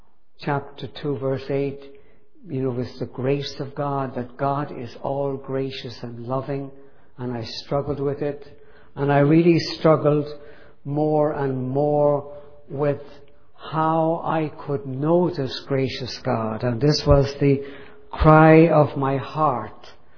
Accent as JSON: {"language": "English", "country": "Ireland", "tie": "born or raised there", "said": "I grew up in Ireland in a military compound, my father was a colonel in the Irish Army"}